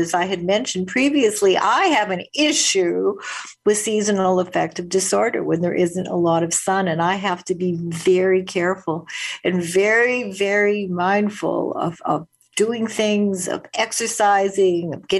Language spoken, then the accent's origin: English; Winnipeg, Manitoba, Canada; when I was a kid growing up in Winnipeg